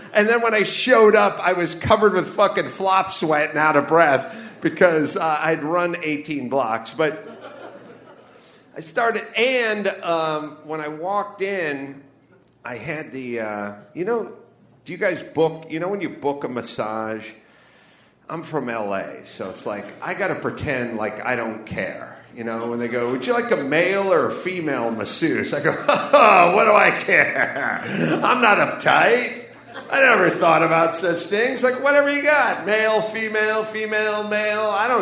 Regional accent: Los Angeles, California, United States; I'm from L.A. I was just came out of L.A. yesterday, born and bred in Los Angeles

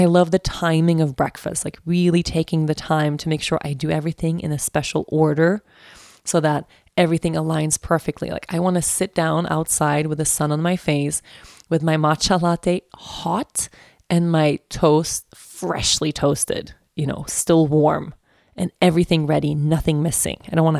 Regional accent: Sweden; accent: Swedish; English is a second language; Like, in Sweden, we eat. Did you hear my Swedish accent just came out there? In Sweden, we eat something called leverpastej. Okay. In Sweden, people, since the dawn of time, okay, I grew up with this.

